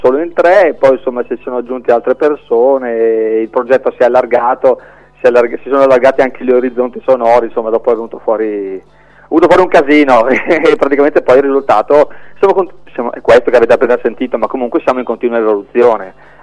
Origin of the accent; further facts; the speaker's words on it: Crema, Lombardy, Italy; Noi siamo di Crema, provincia di Cremona.